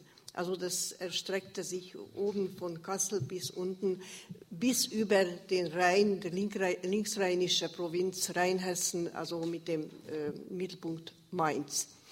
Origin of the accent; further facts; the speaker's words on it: Hungary; German is a second language; now in Germany; also ich bin eigentlich Ungarin geboren, das werden Sie an meinem harten Akzent immer wieder hören, lebe aber seit 1974 in der Bundesrepublik